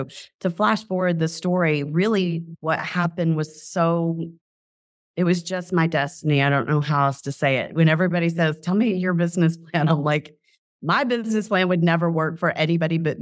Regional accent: Alabama, United States; And I'm from Alabama, so I went to this very unique place at a unique point in time

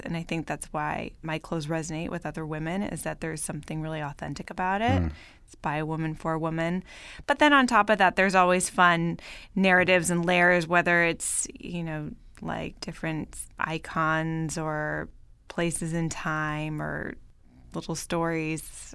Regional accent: California, United States; moved away as an adult; now in Paris, France; it was a pretty far-out dream to have growing up in the Bay Area.

